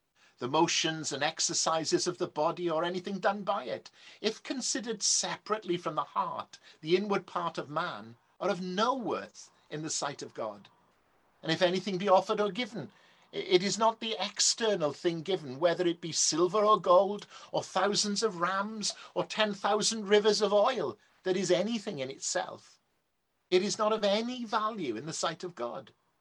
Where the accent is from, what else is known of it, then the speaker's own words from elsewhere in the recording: Wales, United Kingdom; growing up in South Wales, in a very much now a bygone age